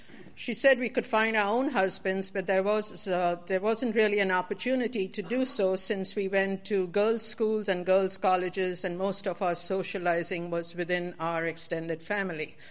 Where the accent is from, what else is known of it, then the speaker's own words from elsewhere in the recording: India; I grew up in India, the middle of three daughters